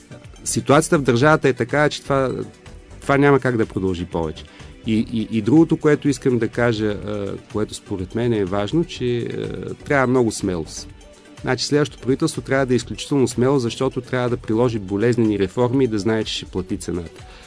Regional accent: Varna, Varna Province, Bulgaria; Значи на нас като варненци и на мен като варненец

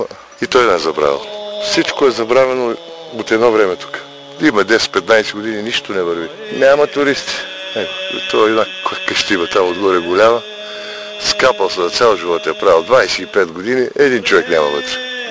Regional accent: Rudozem, Smolyan Province, Bulgaria; Тук аз съм от Родозем.

